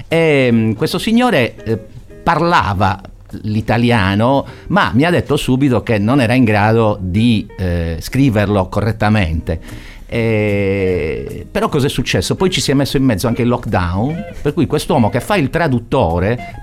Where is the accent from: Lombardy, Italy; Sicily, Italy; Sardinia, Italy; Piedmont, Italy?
Sardinia, Italy; Cagliari; È, lo dico da cagliaritano, uno squarcio su Cagliari